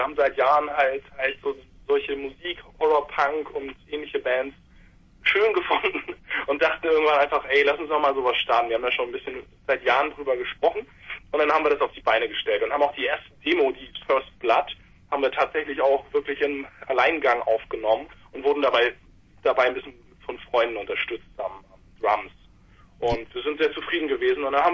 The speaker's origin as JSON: {"language": "German", "town": "Kiel", "region": "Schleswig-Holstein", "country": "Germany", "said": "Ich komme aus Kiel."}